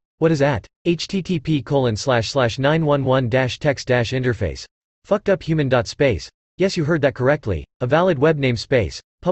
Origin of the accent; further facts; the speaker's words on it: San Bernardino, California, United States; born or raised there